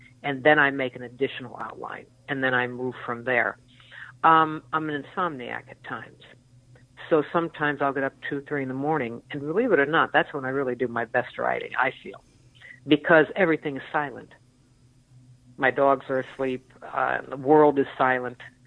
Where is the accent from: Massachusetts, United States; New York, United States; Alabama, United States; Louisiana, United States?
New York, United States; And being a New Yorker, I write a lot of slang, especially with my cops, who I adore.